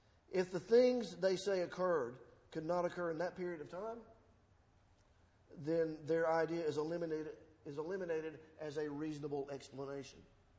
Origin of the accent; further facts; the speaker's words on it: Huntsville, Alabama, United States; Many of you know that I am from Huntsville, Alabama. Huntsville, Alabama has a nickname. It's called the Rocket City. I grew up there in the 70s.